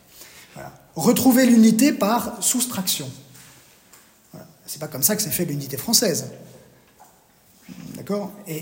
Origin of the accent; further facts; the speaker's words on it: France; c'est pas parce que je suis français